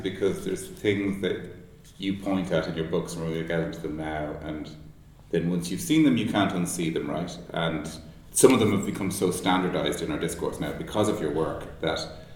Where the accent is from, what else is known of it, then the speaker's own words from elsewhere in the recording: Ireland; as an Irish person